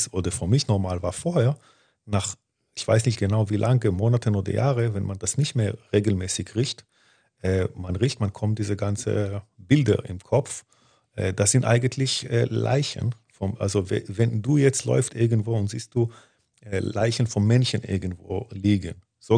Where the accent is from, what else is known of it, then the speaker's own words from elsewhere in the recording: Israel; und ich auch als Israeli